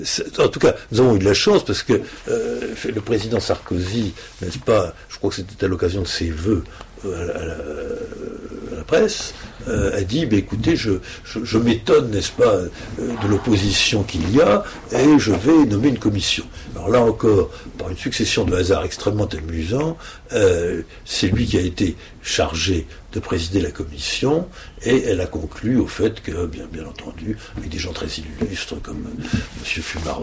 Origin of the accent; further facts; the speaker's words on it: Brittany, France; je suis un Breton, donc vous comprenez, je monte à la capitale, mais je n'y vote pas.